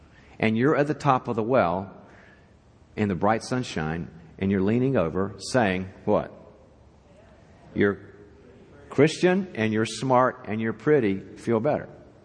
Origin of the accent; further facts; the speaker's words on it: East Coast, United States; So we're all from the East Coast, and so I always take my wife and kids to the West.